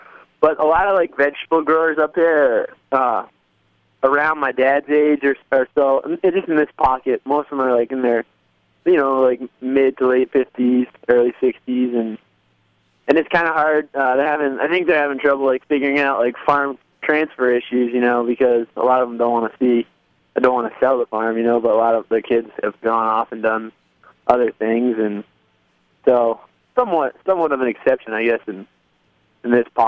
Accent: Plainfield, New Hampshire, United States; I was born and raised in Plainfield, New Hampshire on Edgewater Farm.

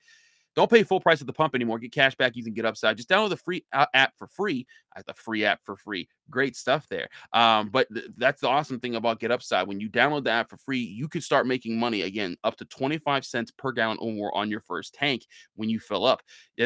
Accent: Pittsburgh, Pennsylvania, United States; But like when you're growing up in Pittsburgh, you watch this thing and you learn not just about the Steelers, but about the rivals that they face.

